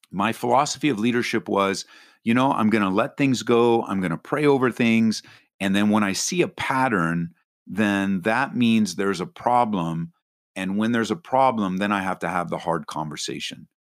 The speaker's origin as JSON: {"language": "English", "region": "California", "country": "United States", "tie": "born or raised there", "moved": "yes", "lives_now": "Aurora, United States", "said": "We moved out here from Southern California, where I grew up, to plant the church."}